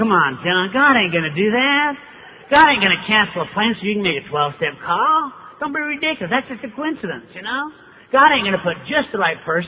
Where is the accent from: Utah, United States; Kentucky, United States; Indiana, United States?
Utah, United States; Orem; well, I grew up in Orem, Utah. It's my hometown.